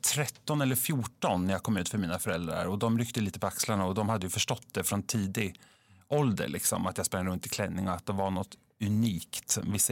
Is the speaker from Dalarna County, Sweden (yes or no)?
no; Södermanland, Sweden; I en liten by i Sörmland. Där jag växte upp i en trygg familj med en trygg uppväxt.